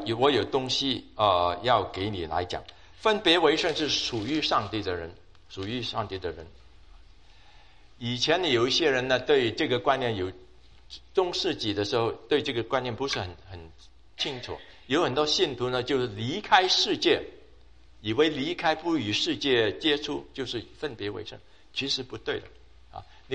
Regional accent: Hong Kong; 你知道啊，我在香港长大

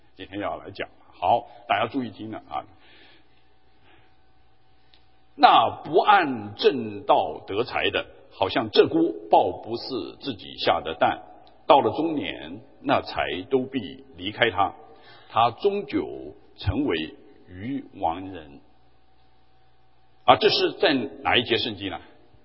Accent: China; 就是我们中国人所说的钱财乃是身外之物

